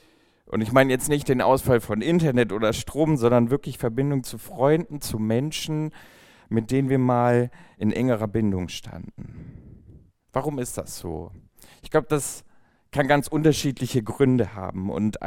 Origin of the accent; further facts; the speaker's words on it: Villingen-Schwenningen, Baden-Württemberg, Germany; moved away as an adult; now in Giessen, Germany; ich bin in Villingen-Schwenningen groß geworden, im Süden, und bin dann nach Gießen gezogen fürs Studium.